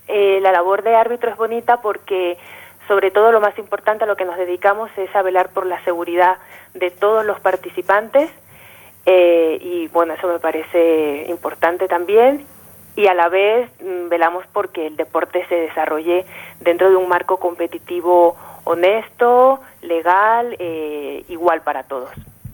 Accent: Panama; now in Spain; Yo soy panameña y vivo en España desde hace 15 años.

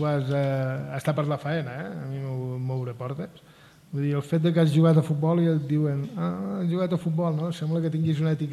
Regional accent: Aragon, Spain; now in Catalonia, Spain; Jo quan vaig a l'Aragó, jo sóc aragonès i quan vaig a l'Aragó... Em sento molt català, eh? Em sento tan català

